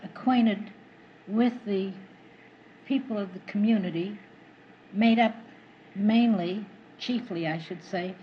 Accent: Ebbw Vale, Wales, United Kingdom; born there; also born or lived in London; I was born in Wales in a small industrial city known as Ebbwale.

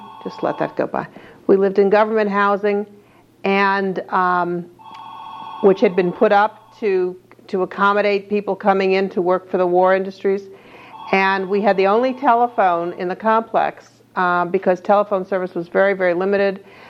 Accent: Fairfield, Connecticut, United States; We grew up in Fairfield, Connecticut.

